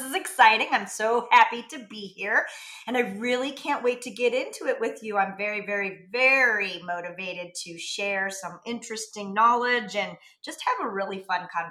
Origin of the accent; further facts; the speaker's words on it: Ohio, United States; So I grew up in Northeast Ohio. And while it is a little brutal, I will say, it definitely builds character.